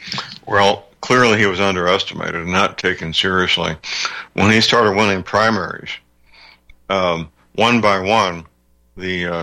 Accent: St. Louis, Missouri, United States; the only one that he had was locally in my hometown, St. Louis, Missouri.

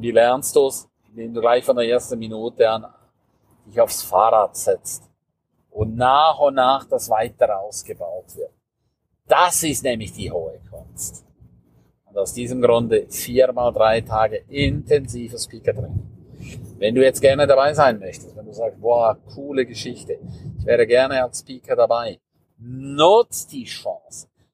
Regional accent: Switzerland; accent: Swiss; also born or lived in Palatinate; now in Germany; Auch ich habe mein Schweizer Dialekt. Ja, ich bin ja Schweizer. Lebe schon sehr, sehr lange in der Pfalz. Habe da auch ein pfälzischer Dialekt drin.

